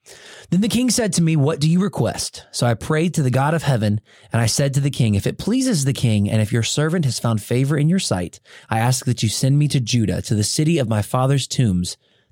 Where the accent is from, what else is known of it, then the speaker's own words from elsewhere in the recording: South Carolina, United States; Now, granted, this was growing up in South Carolina, so not really mango country.